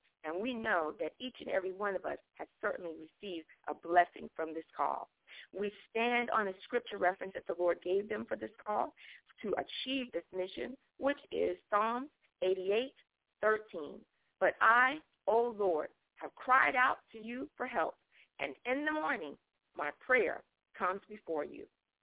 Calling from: Columbia, South Carolina, United States; I am greeting you from Columbia, South Carolina.

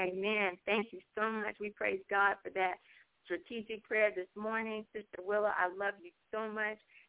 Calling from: South Carolina, United States; I am hosting here from South Carolina, and I'm so happy to welcome you to the Master's Call.

